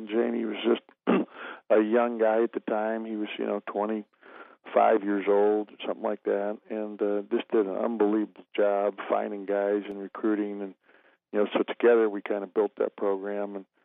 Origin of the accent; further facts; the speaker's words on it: Santa Barbara, California, United States; I was from Santa Barbara. That's where I grew up